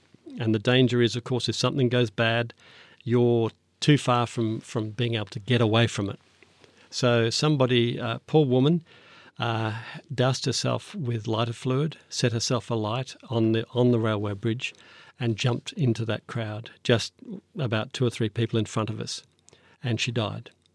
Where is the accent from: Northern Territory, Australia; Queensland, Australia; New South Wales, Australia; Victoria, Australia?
New South Wales, Australia; Armidale; also born or lived in Canberra; Armidale in northern New South Wales.